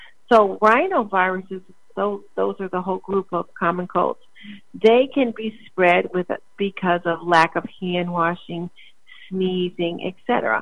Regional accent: Shaker Heights, Ohio, United States; Really old elementary schools where I grew up in Shaker Heights, Ohio, had a coat room.

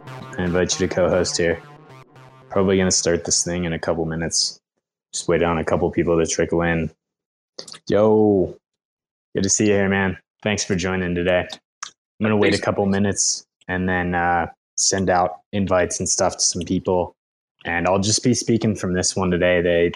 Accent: Philadelphia, Pennsylvania, United States; also born or lived in California; now in Colombia; I'm in Colombia right now. I'm from Philadelphia area, and spent a lot of time in California and San Diego for the last few years.

